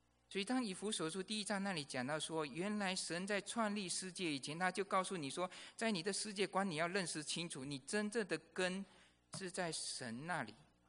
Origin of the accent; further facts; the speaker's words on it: Malaysia; 当你只我回马来西亚的时候，开始会想到说我在马来西亚从小成长的这个背景